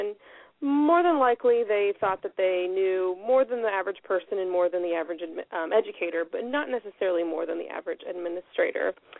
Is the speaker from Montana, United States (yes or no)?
no; Ohio, United States; And I'm from Southwest Ohio originally